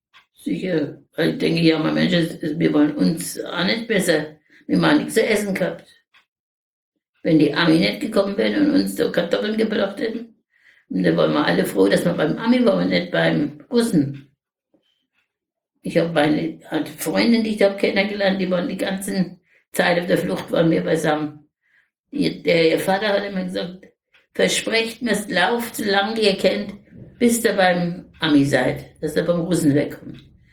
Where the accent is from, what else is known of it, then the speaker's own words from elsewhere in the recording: Świdnica, Lower Silesian Voivodeship, Poland; born there; In Schweidnitz in Niederschlesien.